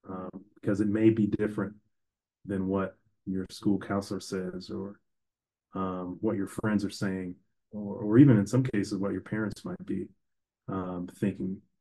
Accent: Minnesota, United States; black dude growing up in Minnesota, which is not a black area at all.

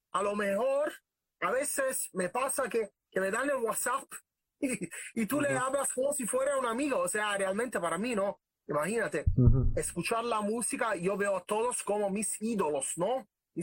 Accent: Naples, Campania, Italy; Spanish is a second language; yo soy un italiano medio loco y medio raro, imagínate.

